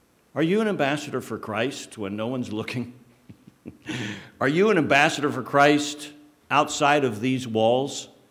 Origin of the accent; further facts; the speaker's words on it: United States; I had the privilege as a young person of growing up near Washington, D.C.